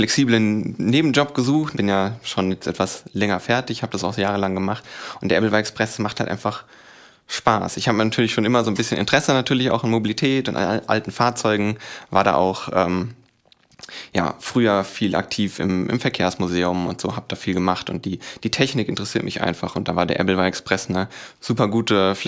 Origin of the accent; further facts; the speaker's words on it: Offenbach, Hesse, Germany; war in Offenbach, wo ich herkomme, auch aktiv so ein bisschen